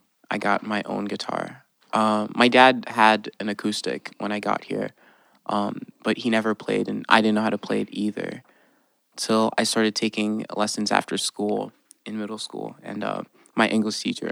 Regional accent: Republic of the Congo; Yeah, I grew up in the Republic of Congo. It was very hot. I really spent a lot of time outside.

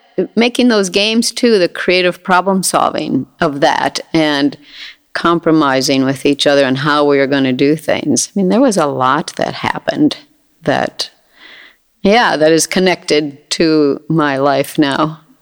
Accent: Minneapolis, Minnesota, United States; So I grew up mostly in South Minneapolis. It's great. I loved it. I love the city.

